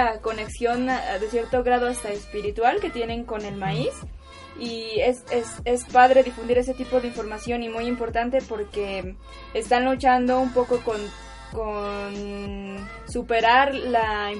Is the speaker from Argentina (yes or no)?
no; Mexico